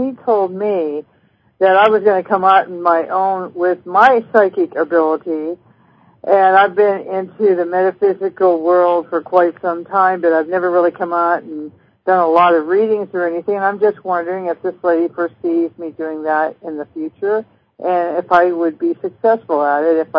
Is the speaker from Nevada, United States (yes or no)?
yes; Las Vegas, Nevada, United States; Las Vegas.